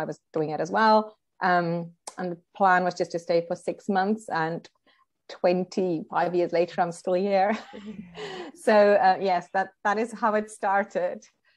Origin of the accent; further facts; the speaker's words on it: South Africa; moved away as an adult; So I'm actually South African. I was born and bred there. I lived there until I was 25.